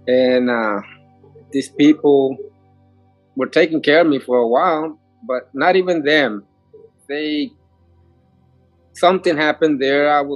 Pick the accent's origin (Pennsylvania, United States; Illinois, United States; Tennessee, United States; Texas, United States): Texas, United States; McAllen; I'm originally from the Valley. I was born and raised in McAllen, Hidalgo City, small city of 1,000 people.